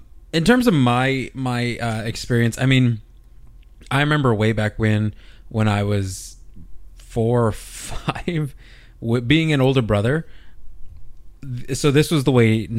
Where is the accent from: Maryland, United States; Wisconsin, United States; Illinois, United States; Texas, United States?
Texas, United States; even when I moved out here from Texas, it made me homesick at times